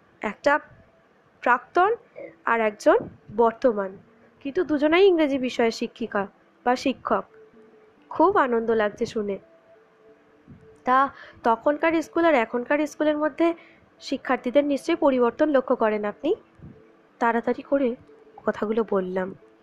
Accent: Kolkata, West Bengal, India; আমার বাড়ি এখানে নয়, আমার বাড়ি সেই কলকাতায়। আমি তো এখানে চাকরির জন্য এসেছি

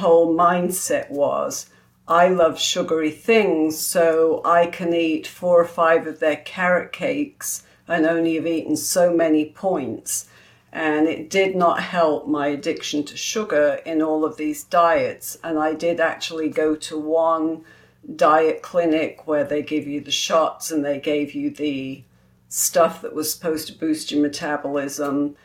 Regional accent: England, United Kingdom; now in United States; So I was born and raised in England, and so our way of living and eating was a little bit different to when I came over to the States.

